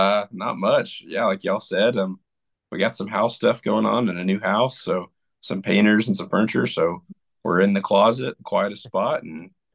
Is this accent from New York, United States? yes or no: no; Fort Worth, Texas, United States; Like, I grew up in Fort Worth